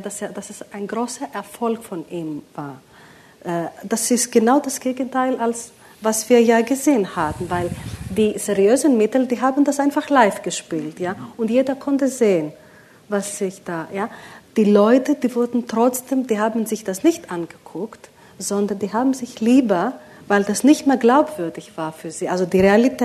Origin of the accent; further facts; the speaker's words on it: Greece; Und das war für mich als Griechin, die ich mich damals sehr unsicher gefühlt hatte in meinem eigenen Land